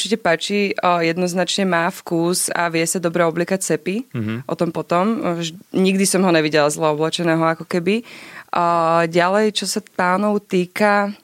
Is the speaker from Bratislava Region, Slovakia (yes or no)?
yes; Bratislava, Bratislava Region, Slovakia; Ja som z Bratislavy.